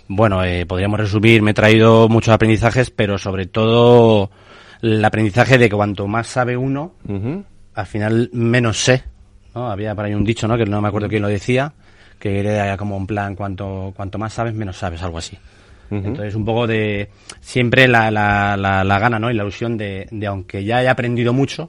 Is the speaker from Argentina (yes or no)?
no; Spain; Muy resolutivo, como español, que somos nosotros, que somos nuestro carácter